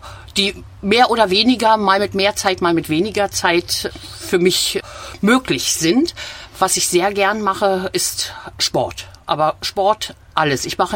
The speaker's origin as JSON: {"language": "German", "town": "Oebisfelde", "region": "Saxony-Anhalt", "country": "Germany", "tie": "born there", "said": "Geboren in Oebisfelde. Oebisfelde ist eine Stadt in Sachsen-Anhalt."}